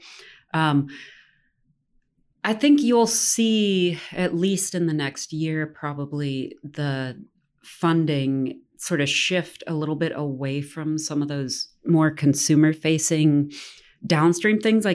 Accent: Tennessee, United States; I myself am from a landlocked-ish state. I'm born and raised in Tennessee.

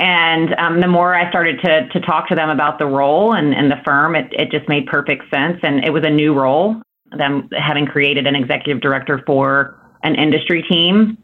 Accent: Memphis, Tennessee, United States; I'm originally from Memphis, wanting to get back to Tennessee and moved to Nashville

